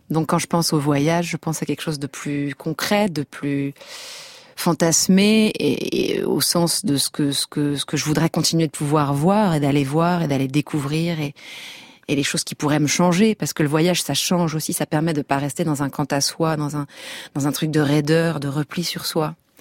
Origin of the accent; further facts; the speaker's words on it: France; Mais j'ai été élevée en France quand même, donc je suis plus francophone.